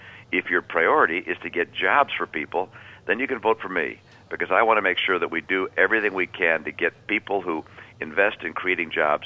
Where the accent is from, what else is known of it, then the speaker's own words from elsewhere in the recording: New Hampshire, United States; New Hampshire, so I care very deeply about what the Massachusetts stations are saying, not just for my home state, but also for the states around, around New England.